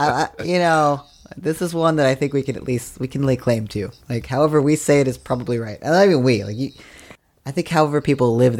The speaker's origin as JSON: {"language": "English", "region": "Appalachia", "country": "United States", "tie": "born or raised there", "said": "I've only learned this from TikTok, because obviously I grew up in Appalachia."}